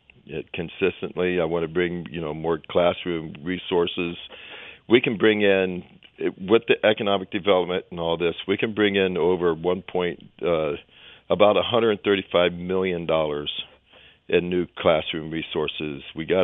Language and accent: English; Tucson, Arizona, United States; I grew up here in Tucson. I went to Keene Elementary School, Mansfield Junior High School, Tucson High, Choya High School, back to Tucson High, went to Pima College, went to the University of Arizona